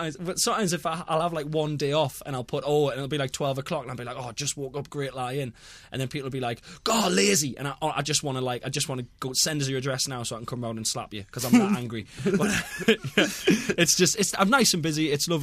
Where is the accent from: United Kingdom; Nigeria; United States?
United Kingdom; South Shields, North East England; it's a town just next to where I'm from, in the northeast, called I'm from South Shields